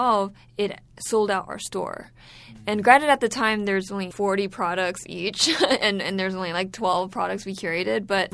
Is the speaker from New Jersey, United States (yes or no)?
no; California, United States; I remember growing up in California and everything was so expensive